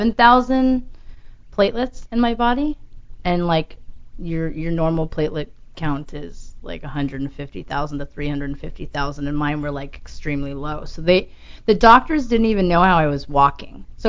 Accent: Manhattan, New York, United States; now in California, United States; You know, I grew up part of my life in New York City, and then I moved to California

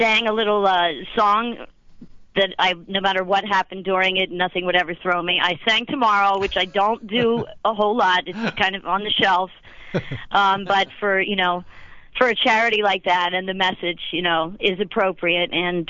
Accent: Philadelphia, Pennsylvania, United States; I'm born and raised in Philadelphia, and you can't take the Philly out of the girl, no matter how many years she leaves.

